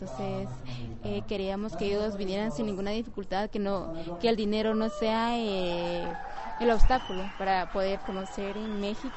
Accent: Ixcán, Quiché, Guatemala; soy de Ixcán, Guatemala.

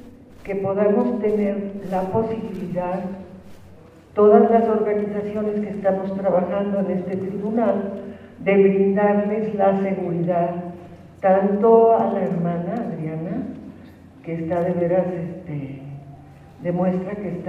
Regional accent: Mexico; de México

